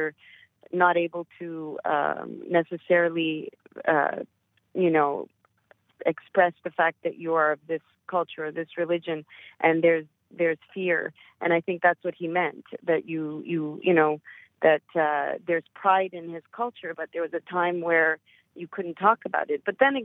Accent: Canada; I'm Canadian, so particular affinity to him.

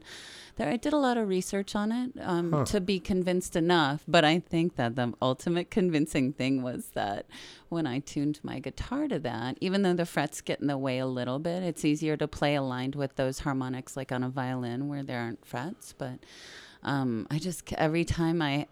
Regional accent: Phoenix, Arizona, United States; born there; I mean, I was born in Phoenix in a Native American hospital, and when I was a baby, had a Native American caregivers

